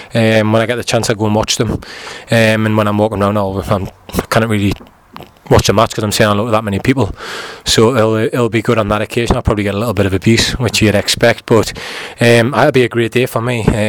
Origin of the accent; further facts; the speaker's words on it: South Shields, North East England, United Kingdom; proud that I'm from South Shields, I've lived there all my life, love it.